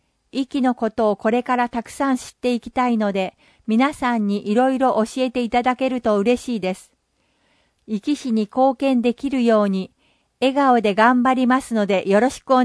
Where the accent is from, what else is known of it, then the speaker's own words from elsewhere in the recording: Hilo, Hawaii, United States; Japanese is a second language; now in Iki, Japan; 私はハワイ島のヒロシという小さな町で生まれ育ちました。壱岐市と同じように、ヒロシも海や豊かな緑に囲まれていて、本当に恵まれた場所です。曾祖父母が日本人ですので